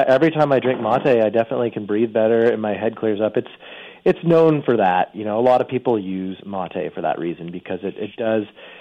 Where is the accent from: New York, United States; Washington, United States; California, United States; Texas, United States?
California, United States; I was someone who suffered most of my life from pretty extreme allergies, hay fever, you know, growing up in California.